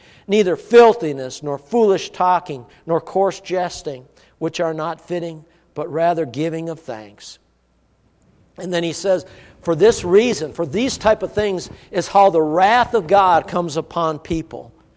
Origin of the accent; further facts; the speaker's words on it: Virginia, Minnesota, United States; born there; where I was born in Virginia, Minnesota.